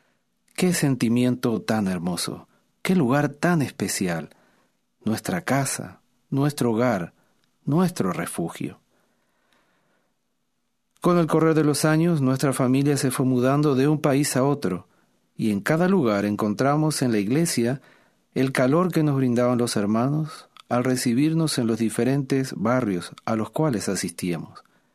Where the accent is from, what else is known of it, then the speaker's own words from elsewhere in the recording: Minas, Lavalleja, Uruguay; En Minas, mi ciudad natal en Uruguay, durante el invierno hace mucho frío.